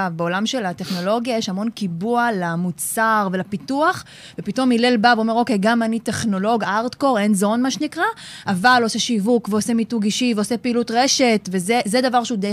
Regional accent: Tel Aviv, Tel Aviv District, Israel; אני מגיעה מתל אביב, מי ששואל. גדלתי בבית של הורים שהם חוזרים בתשובה. חרדית, מה שנקרא, אבל מלידה.

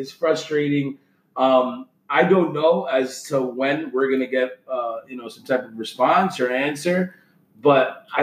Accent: Northeast, United States; Now, fans, remember, you know, we're guys from the Northeast. Ball games up here ain't fucking cheap.

